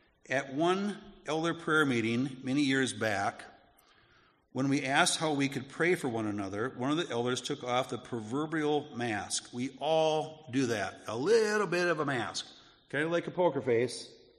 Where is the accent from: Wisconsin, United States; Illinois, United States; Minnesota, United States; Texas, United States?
Wisconsin, United States; growing up in Midwestern small town, USA, northern Wisconsin, and how I grew up, right?